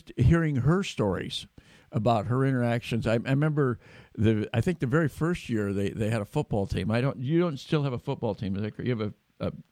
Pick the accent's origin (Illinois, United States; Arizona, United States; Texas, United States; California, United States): California, United States; Davis; I know in my hometown of Davis now